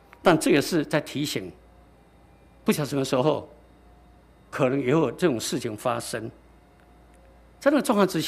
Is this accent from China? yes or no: yes; China; 我们中国人造字，人言就是信。